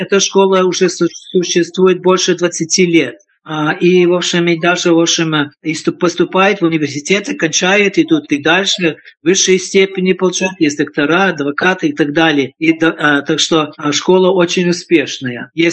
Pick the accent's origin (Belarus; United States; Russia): United States; когда я рос в Америке, когда мы приехали в 51-м году